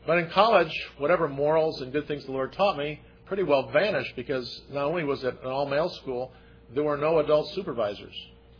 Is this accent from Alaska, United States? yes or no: no; Atlanta, Georgia, United States; also born or lived in Chicago; I can remember growing up, we moved to Atlanta from Chicago in 1955. And in our neighborhood on what is now the North Side, then it was the last subdivision carved out of the woods